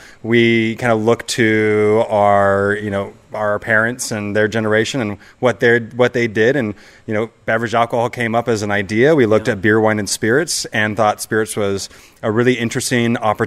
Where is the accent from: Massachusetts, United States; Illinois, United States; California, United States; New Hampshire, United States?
California, United States; Healdsburg; So I grew up in Healdsburg here. I went to high school here.